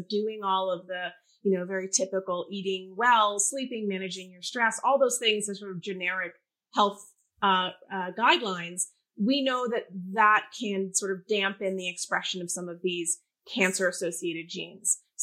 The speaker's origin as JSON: {"language": "English", "region": "New England", "country": "United States", "said": "So I think I'm from New England, so I always think of analogies like in the fall when you're trying to rake leaves"}